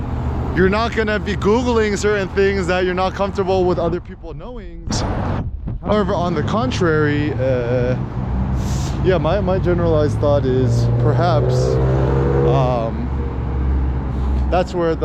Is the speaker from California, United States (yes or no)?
yes; California, United States; I mean, like, I was raised in the Bay Area, super liberal.